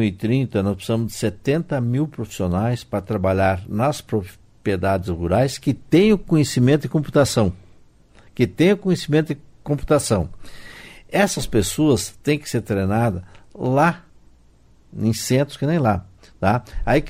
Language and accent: Portuguese; Brazil; Um brasileiro. Aonde eu nasci? Se eu sou brasileiro, nasci no Brasil.